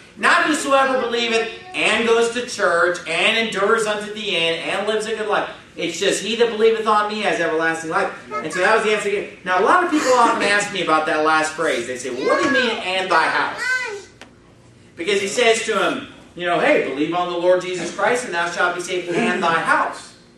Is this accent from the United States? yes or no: yes; California, United States